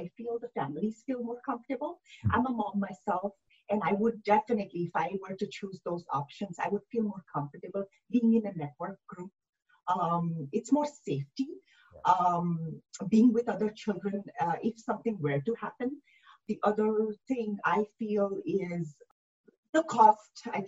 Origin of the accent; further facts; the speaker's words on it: Canada; also born or lived in Middle East; For me, I grew up partially in Middle East and Canada.